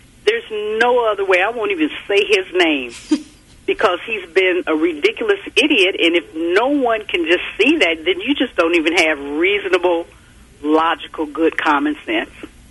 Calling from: United States; I'm calling from Wyandotte County.

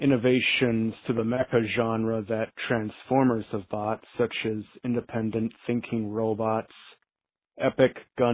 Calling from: Minnesota, United States; I'm calling from Minnesota.

